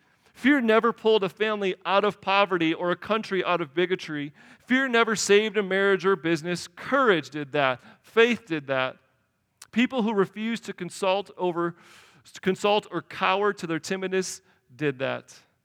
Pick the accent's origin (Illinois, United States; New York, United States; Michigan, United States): Illinois, United States; Chicago; Come on, the deep dish. I'm from Chicago.